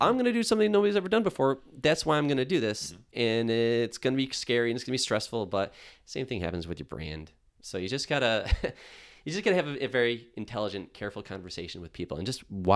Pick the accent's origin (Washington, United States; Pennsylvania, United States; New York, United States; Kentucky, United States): New York, United States; Buffalo; I'm from Buffalo. I live in Buffalo. I've worked with Buffalo brands.